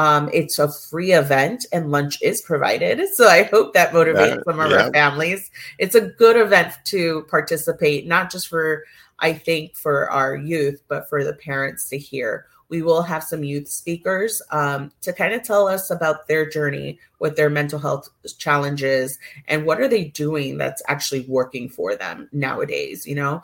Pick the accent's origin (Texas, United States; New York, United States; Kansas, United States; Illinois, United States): New York, United States; So I'm originally a New Yorker.